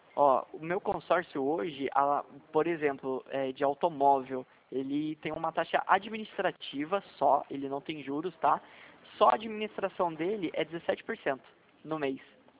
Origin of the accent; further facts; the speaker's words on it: São José dos Campos, São Paulo, Brazil; Sou de São José também, Alessandra.